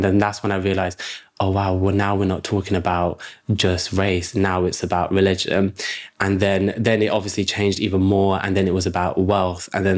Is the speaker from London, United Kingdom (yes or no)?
yes; London, United Kingdom; I grew up on the Isle of Dogs, which is very different as a community in Tower Hamlets.